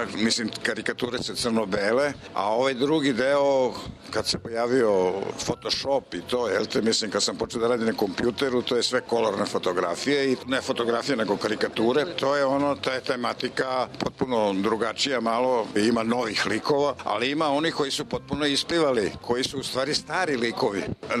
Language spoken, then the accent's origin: Serbian; Čačak, Šumadija and Western Serbia, Serbia; pošto sam ja Čačanin, rođen sam u Čačkoj